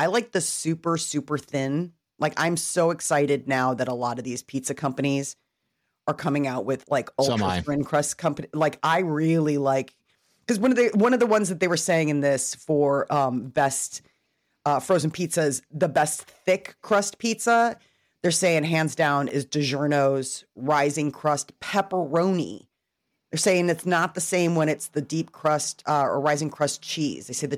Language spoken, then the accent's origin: English; Chicago, Illinois, United States; And this is tough for me to admit as a Chicagoan, but I will stand by this.